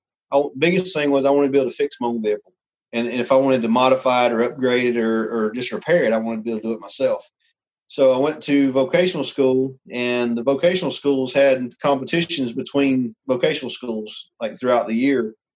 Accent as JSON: {"language": "English", "region": "South Carolina", "country": "United States", "tie": "born or raised there", "said": "I lived in South Carolina pretty much my whole life other than traveling a lot over the years."}